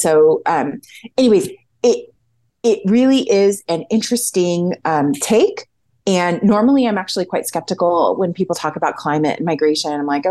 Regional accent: United States; it's hard for me as an American who has been raised in this kind of anti-migration, among like anti-migration rhetoric.

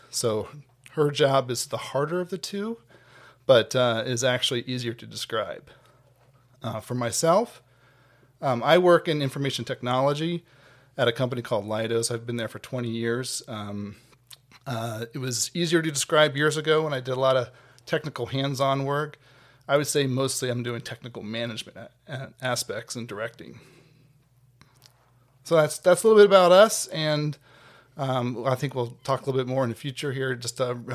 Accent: Ohio, United States; I was born and raised in Central Ohio. My family still lives here.

